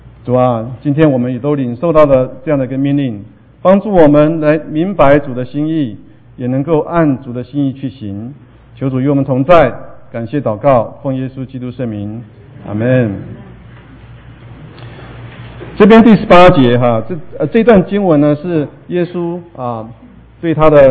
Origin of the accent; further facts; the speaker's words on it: Taiwan; moved away as an adult; now in United States; 那我自己个人我是生长在台湾，我父亲是浙江宁波出生，在上海长大，后来去了台湾，我母亲是福建厦门人，那我是台湾的外省人